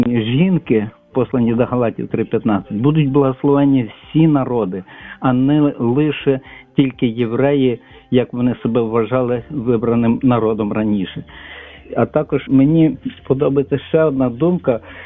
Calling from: Lviv, Lviv Oblast, Ukraine; Слава Богу. … я зі Львова.

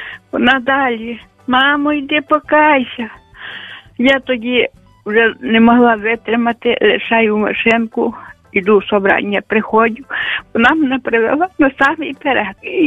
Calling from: Chernivtsi, Chernivtsi Oblast, Ukraine; Я із Чернівець.

